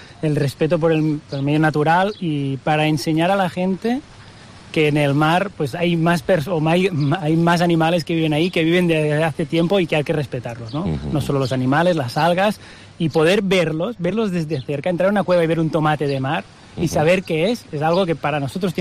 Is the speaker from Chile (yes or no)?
no; Tarragona, Catalonia, Spain; somos de aquí, de Tarragona, que nos apasiona nuestra ciudad y nuestro territorio